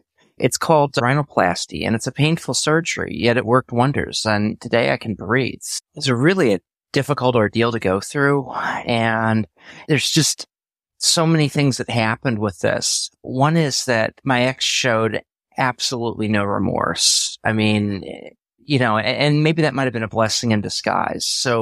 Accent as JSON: {"language": "English", "region": "Pennsylvania", "country": "United States", "tie": "born or raised there", "also_born_or_lived": "Kansas", "said": "I was born in Kansas and grew up in Pennsylvania."}